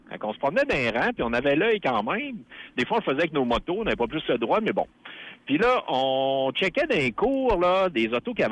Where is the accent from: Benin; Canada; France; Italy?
Canada; Alma, Quebec; now in Alberta, Canada; Ouais, puis là, je m'en vais en Alberta, parce que je suis né du Québec.